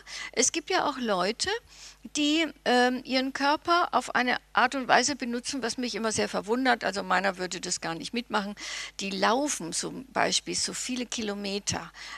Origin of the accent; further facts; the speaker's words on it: Bavaria, Germany; ich komme aus Bayern und esse immer so viel Schweinespick